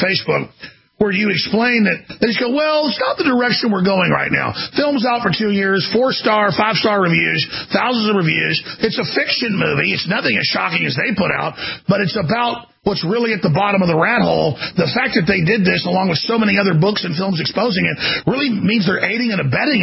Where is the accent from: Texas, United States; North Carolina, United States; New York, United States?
Texas, United States; Rockwall; I grew up in Rockwall, Texas, the richest county in Texas at the time, bedroom community of Dallas.